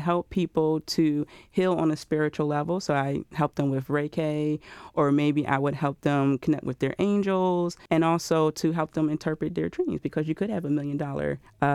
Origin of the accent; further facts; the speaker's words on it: Philadelphia, Pennsylvania, United States; South Philadelphia.